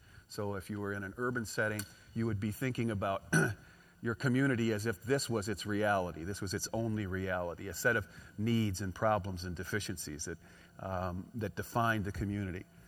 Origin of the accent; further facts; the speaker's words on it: Chicago, Illinois, United States; I come from Chicago.